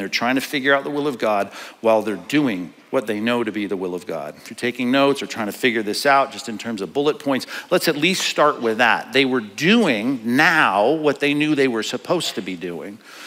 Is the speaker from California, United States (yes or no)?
yes; Long Beach, California, United States; now in Aliso Viejo, United States; My parents, they live in the same house I grew up in Long Beach, California. And I live in Orange County now, in Aliso Viejo, down there, Laguna Hills.